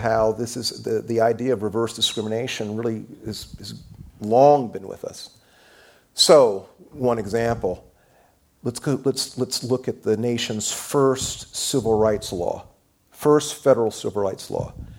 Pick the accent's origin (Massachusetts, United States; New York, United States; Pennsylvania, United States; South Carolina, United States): South Carolina, United States; Columbia; I'm from the Deep South. I'm from Columbia, South Carolina. And I was born in 1954.